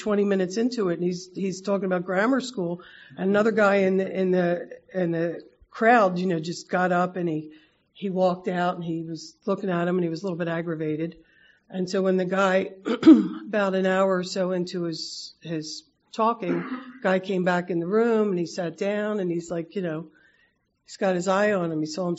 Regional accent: Philadelphia, Pennsylvania, United States; I was born in Northeast Philly, raised 5 brothers, sisters, and... it was an alcoholic household

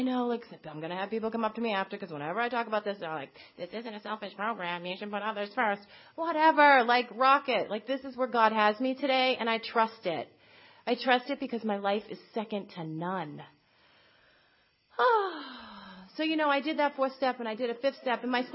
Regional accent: Winchester, Massachusetts, United States; So we came back home to Massachusetts to get married. He was from Billerica. I'm from Winchester.

